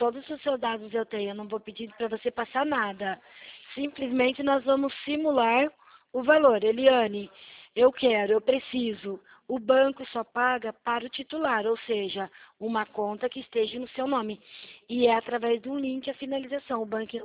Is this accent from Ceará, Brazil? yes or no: no; Americana, São Paulo, Brazil; Eu sou de Americana